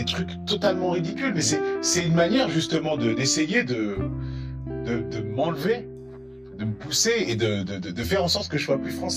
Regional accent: France; Et j'ai pas besoin de prouver à quel point je suis français.

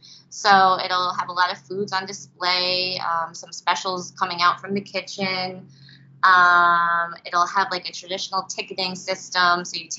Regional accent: New York, United States; I'm from the East Coast. I grew up in upstate New York

